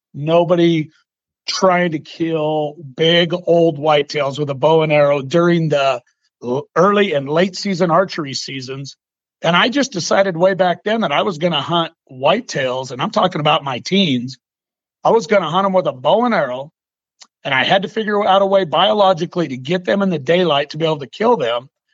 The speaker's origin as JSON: {"language": "English", "region": "Northwest", "country": "United States", "said": "So I have an extensive history of hunting I'm from the Northwest, and hunting mountain whitetails"}